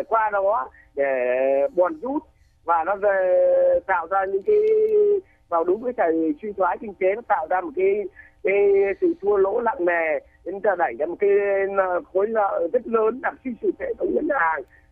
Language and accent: Vietnamese; Hanoi, Vietnam; bản thân tôi là người có gốc Hà Nội, những Hải Phòng, bố tôi là sinh ra tại Hải Phòng mà, gốc dễ Hải Phòng mà